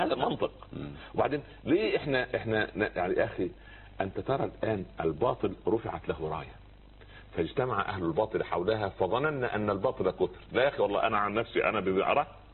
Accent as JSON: {"language": "Arabic", "country": "Egypt", "said": "عندنا في مصر"}